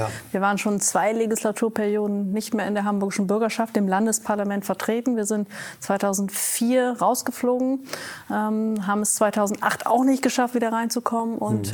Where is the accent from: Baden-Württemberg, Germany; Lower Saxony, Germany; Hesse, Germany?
Lower Saxony, Germany; Vechta; Also ich bin aufgewachsen in Vechta. Das ist eine niedersächsische Kleinstadt, die tiefschwarz ist, also politisch tiefschwarz.